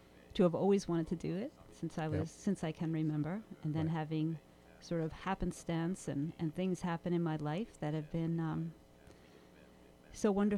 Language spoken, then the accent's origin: English; New York, United States; Well, we grew up together on Long Island.